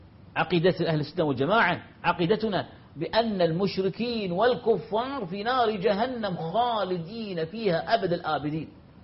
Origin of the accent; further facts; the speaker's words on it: Kuwait; أذكر قبل في فيلكة، في جزيرة فيلكة عندنا في الكويت